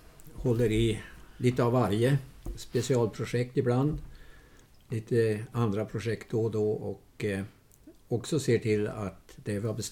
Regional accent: Malå, Västerbotten County, Sweden; accent: Västerbotten dialect; jag kommer ju från Västerbotten. Det kanske hörs lite grann på dialekt, ja. Men det har ju försvunnit med åren. Så att det är en liten plats som heter Malå. Där jag satt ner mina första år. Sen via lite andra kanaler så kom jag ner till Härnösand

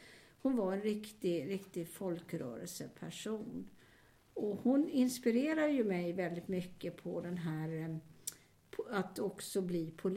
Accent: Stockholm, Stockholm County, Sweden; born there; Ja, jag börjar med att jag är född då 1943, så jag är född i Stockholm. Och vi bodde i Stockholms stad på Östermalm faktiskt till jag var 5 år gammal.

